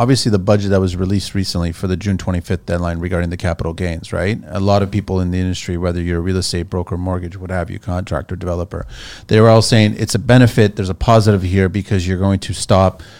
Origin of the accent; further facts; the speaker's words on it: Canada; I'm a Canadian, I'm Portuguese